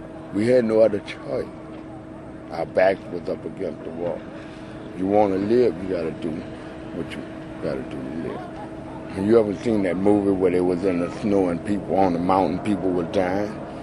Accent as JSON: {"language": "English", "region": "Louisiana", "country": "United States", "tie": "born or raised there", "said": "Yes, I brought these from my hometown, East Louisiana, apparently."}